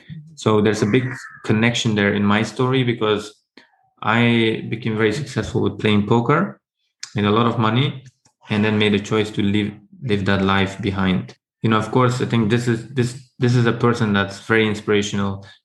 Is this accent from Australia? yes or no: no; Netherlands; now in London, United Kingdom; I grew up in the Netherlands and I moved to London because I wanted to change my environment